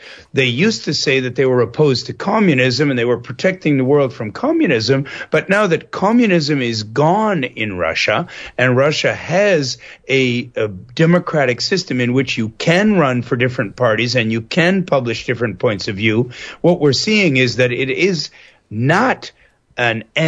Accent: Canada; You know, I come from Canada

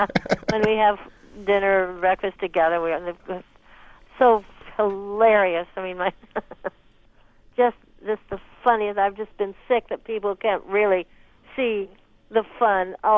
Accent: Iowa, United States; well, I'm not even from here. I'm from Iowa.

